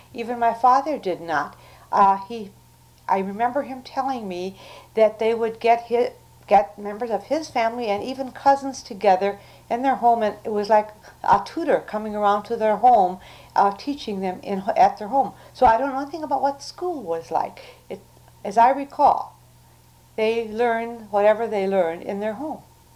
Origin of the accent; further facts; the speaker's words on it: Princeton, Wisconsin, United States; born there; I was born in Princeton, Wisconsin.